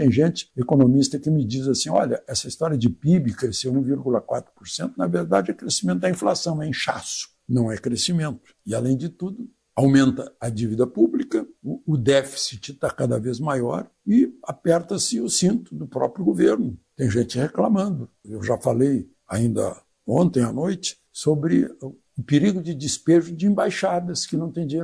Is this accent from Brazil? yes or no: yes; Rio Grande do Sul, Brazil; Eu sou gaúcho, eu lembro de todos os anos tinha enchente de São Miguel